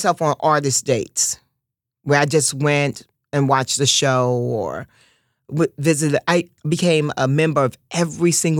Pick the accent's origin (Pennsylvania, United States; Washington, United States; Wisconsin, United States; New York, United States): New York, United States; Harlem; I knew growing up in Harlem, I knew that there are a lot of people that are broke.